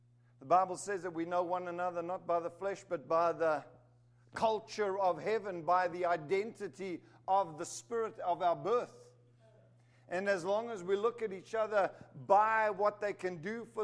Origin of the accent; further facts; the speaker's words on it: South Africa; also born or lived in Zimbabwe; now in United States; I am a United States citizen for about 2 years now, but I was born in Zimbabwe. I grew up in South Africa. So I think like a South African.